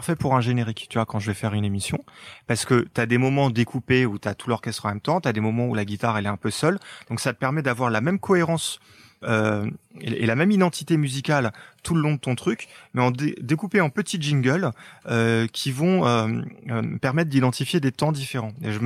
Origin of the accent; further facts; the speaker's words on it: France; donc chez nous en France